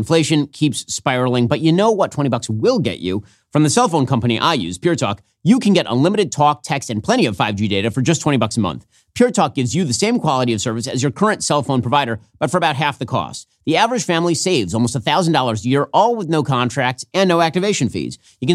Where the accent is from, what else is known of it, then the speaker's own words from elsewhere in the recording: Florida, United States; So, to my home state of Florida, Ron DeSantis continues to be a 2024 leading contender